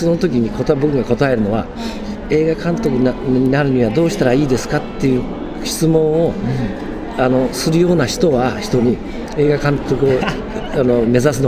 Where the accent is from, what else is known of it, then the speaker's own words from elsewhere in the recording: Setagaya, Tokyo, Japan; あるいは僕は世田谷ですけど、世田谷から